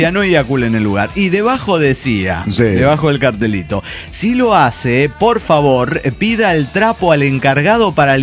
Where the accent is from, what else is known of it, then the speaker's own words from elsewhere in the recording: Dallas, Texas, United States; Soy el … de Dallas, Texas.